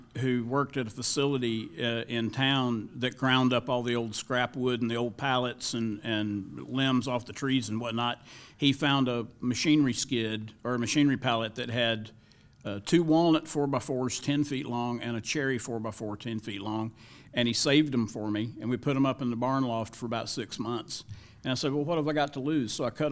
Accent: North Carolina, United States; Growing up in North Carolina, you get to hear a lot of old-time music

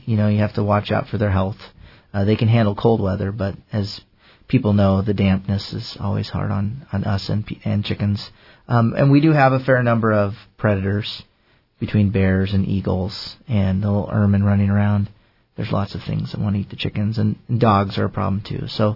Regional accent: Oregon, United States; So I grew up down in Oregon and was in 4-H from fourth grade till I graduated.

